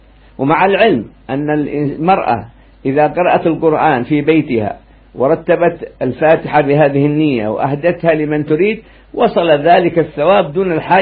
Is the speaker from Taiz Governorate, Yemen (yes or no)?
no; Aden, Yemen; نحن عندنا في عدن زيارة سيدنا الإمام العيدروس العدني